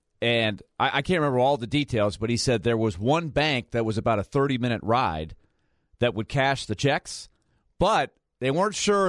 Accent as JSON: {"language": "English", "town": "Orlando", "region": "Florida", "country": "United States", "tie": "born or raised there", "said": "the Orlando Renegades in my hometown, mm-hmm."}